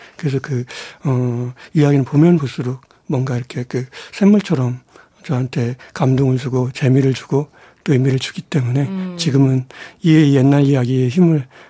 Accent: Dangjin, South Chungcheong, South Korea; 제가 아까 당진에서 태어났다고 그랬는데 네네. 정말 전기도 안 들어오는 완전 시골에서 등잔불 켜고 살았거든요.

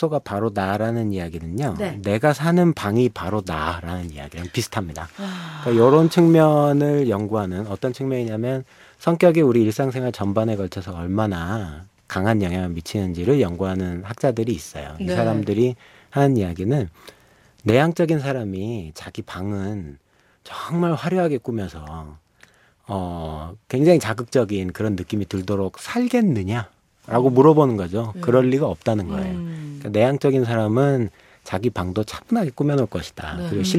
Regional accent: South Korea; 내가 한국 사람이기 때문에 갖는 그래서 좀 딜레마가 있는 것 같아요.

